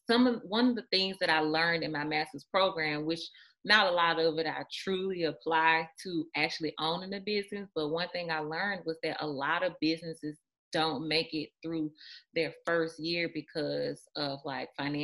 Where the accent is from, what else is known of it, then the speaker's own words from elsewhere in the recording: Mississippi, United States; now in Los Angeles, United States; which is I'm originally from here, even though I grew up in Mississippi. My family's here and I always wanted to live here as an adult.